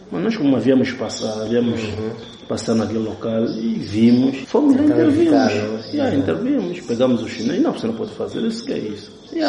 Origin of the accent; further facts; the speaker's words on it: Angola; Realmente nós sentimos como angolanos, são nossos irmãos.